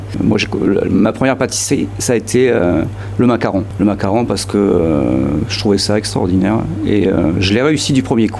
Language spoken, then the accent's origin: French; Mont-de-Marsan, Nouvelle-Aquitaine, France; Moi, je suis né ici à Mont-de-Marsan, donc depuis tout petit